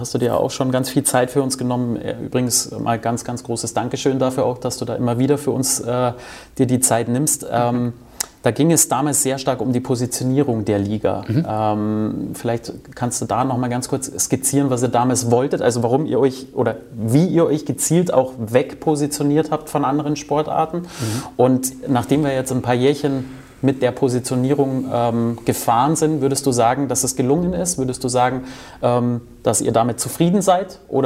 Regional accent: Munich, Bavaria, Germany; Als Münchner kommt man halt nicht allzu oft in den Genuss von Live-Handball

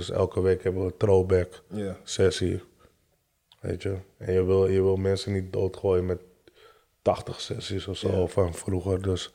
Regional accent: Amsterdam, North Holland, Netherlands; En ik kwam van Amsterdam, allemaal Rotterdammers.

